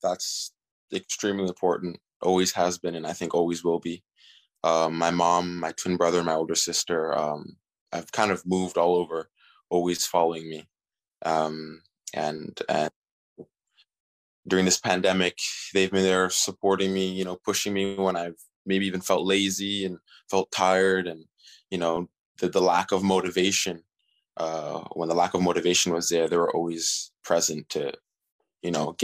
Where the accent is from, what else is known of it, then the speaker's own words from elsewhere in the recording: Kansas City, Missouri, United States; born there; Well, yeah, I was born in Kansas City, Missouri, and I spent my first 8 years there of my life.